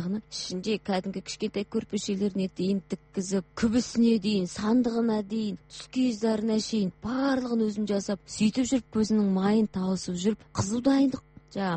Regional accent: Petropavl, North Kazakhstan Region, Kazakhstan; Сондықтан мен өзімді Қызылжардың қызыл сөзі қызымын деп айтамын өзімді.

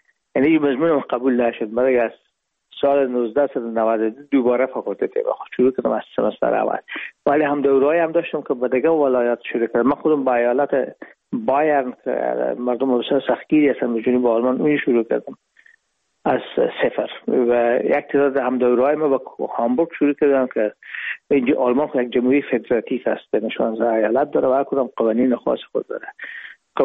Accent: Herat, Afghanistan; moved away as an adult; now in Hamburg, Germany; ما رفتیم از کابل به هرات و پیزی که فاکولته رو پایان برسانیم یا دیپلم بگیریم از هرات از طریق زمینی داخل مرز ایران شدیم، از مرز ایران گذاشتیم و داخل پاکستان و از پاکستان و قاچقی آمدیم با آلمان.

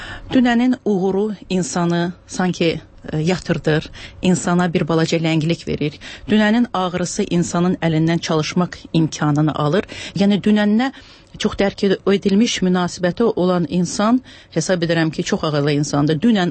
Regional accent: Kalbajar, Kalbajar District, Azerbaijan; born there; also born or lived in Shusha

